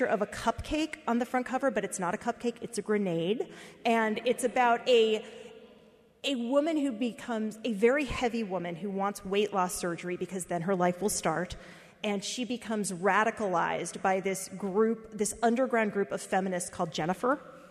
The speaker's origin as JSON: {"language": "English", "town": "Philadelphia", "region": "Pennsylvania", "country": "United States", "said": "As a Philadelphian, I found a lot to relate to."}